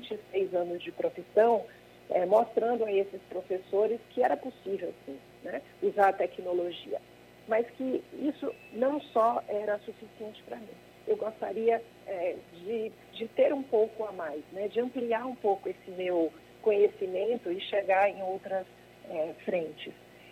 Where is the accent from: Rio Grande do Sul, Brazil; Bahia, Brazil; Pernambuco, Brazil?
Bahia, Brazil; Salvador; moved away as an adult; now in São Paulo, Brazil; eu sou baiana, nasci e me criei em Salvador. Depois de casar, vim morar em São Paulo. E moro em São Paulo desde 1990. Né? Tenho 57 anos